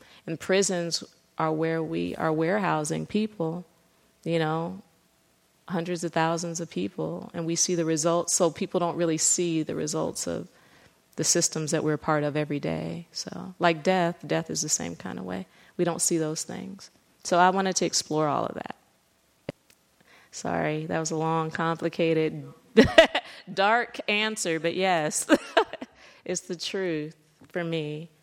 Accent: United States; Because I never, even though I am American and I know

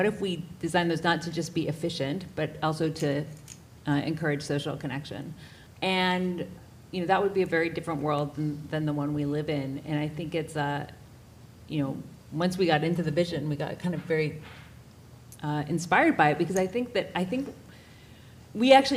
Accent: Georgia, United States; I'm Canadian. I grew up in Georgia, but I'm Canadian.

